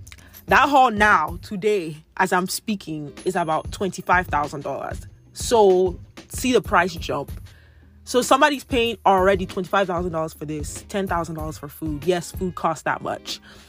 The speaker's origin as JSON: {"language": "English", "country": "Nigeria", "said": "and I'm Nigerian, so I'll speak on Nigerians"}